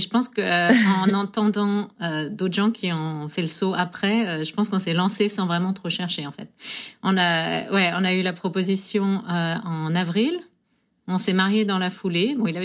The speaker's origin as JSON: {"language": "French", "region": "Pays de la Loire", "country": "France", "moved": "as an adult", "said": "Je viens de la Sarthe."}